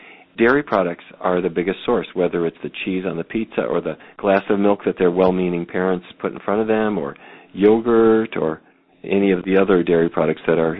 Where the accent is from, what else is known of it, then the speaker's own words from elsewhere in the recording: Fargo, North Dakota, United States; You know, I grew up in Fargo, North Dakota. We ate meat all the time. My extended family raised cattle.